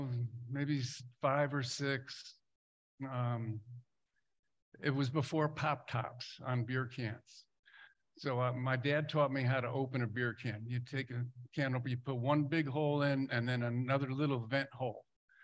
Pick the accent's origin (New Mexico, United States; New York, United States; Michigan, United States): New York, United States; Poughkeepsie; I was born and raised in Poughkeepsie, New York, and in the Mid-Hudson Valley, about 75 miles north of New York City.